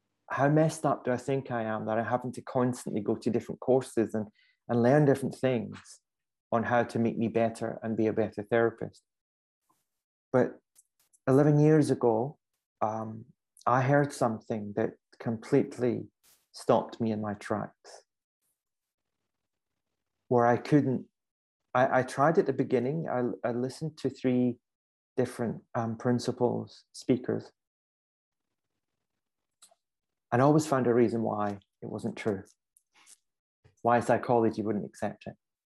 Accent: Scotland, United Kingdom; now in England; So I'm originally from Scotland, living in England.

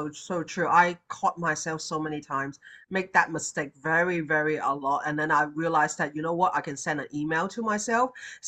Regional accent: Hong Kong; I'm from Hong Kong, so we're very efficient people.

